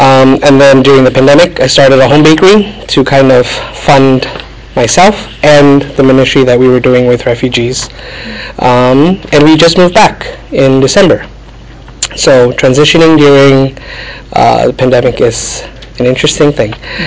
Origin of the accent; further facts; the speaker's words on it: Malaysia; I am Malaysian by birth and nationality.